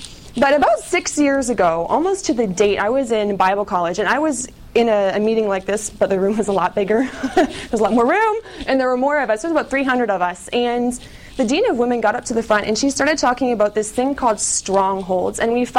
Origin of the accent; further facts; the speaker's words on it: United States; The first one is I'm from America. You'll get over it. It'll be all right.